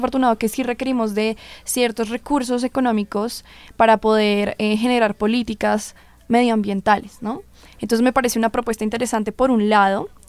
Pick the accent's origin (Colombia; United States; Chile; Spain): Colombia; e incluso nosotros mismos como colombianos